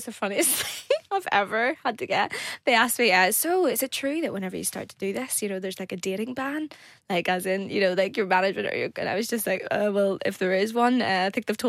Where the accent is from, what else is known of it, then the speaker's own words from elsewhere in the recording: Northern Ireland, United Kingdom; obviously I love where I come from, Northern Ireland, hence why my accent's not going anywhere.